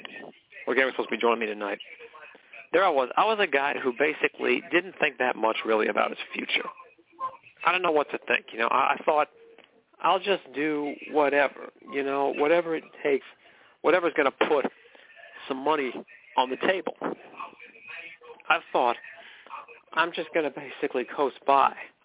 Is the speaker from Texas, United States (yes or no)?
no; McKinleyville, California, United States; born there; I was born in McKinleyville. That's right. A beautiful city. This one-horse town had everything, you know. It was in Northern California.